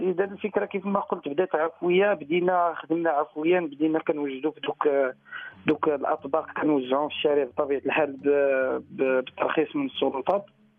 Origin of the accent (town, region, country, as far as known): Morocco